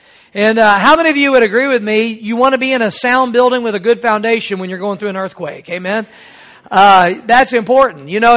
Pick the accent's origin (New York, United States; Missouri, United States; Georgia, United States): Missouri, United States; I was raised in Missouri on a fault line, and they have said we could have a massive earthquake.